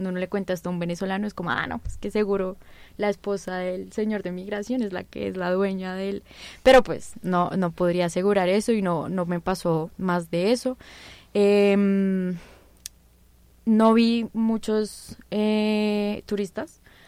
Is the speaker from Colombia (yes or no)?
yes; Colombia; porque como colombiano, si bien uno sí tuvo una época en que eso era muy común